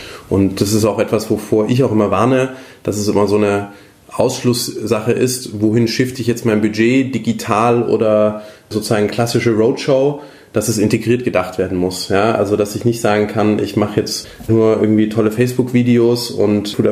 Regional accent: Southern Germany, Germany; ich meine, ich komme jetzt aus dem Süden

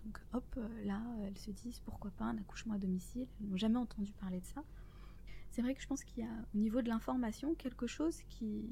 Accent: France; je suis revenue très rapidement en France parce que je suis française et que j'aimais travailler.

